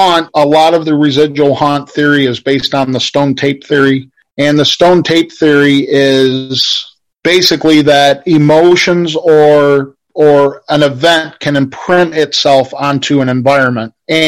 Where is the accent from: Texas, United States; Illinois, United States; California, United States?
Illinois, United States; You know, the first settlers in my hometown were here in 1850. Larry and I actually in my local cemetery found a burial that was from 1817. Now, Illinois didn't become a state until 1818.